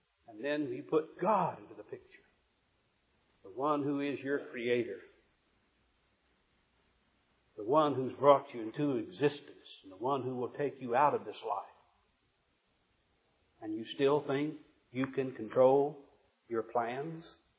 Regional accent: Missouri, United States; When I was a child growing up in Southwest Missouri

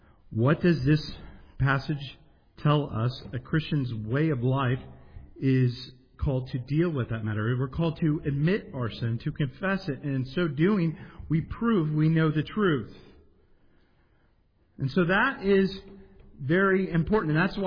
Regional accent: San Diego, California, United States; also born or lived in Las Vegas; now in Waxhaw, United States; And I say, I'm from San Diego, but I moved here from Vegas.

